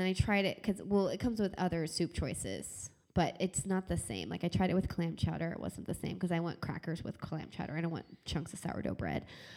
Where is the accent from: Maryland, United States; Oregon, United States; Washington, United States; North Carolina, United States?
Oregon, United States; Central Point; It's from my hometown in Central Point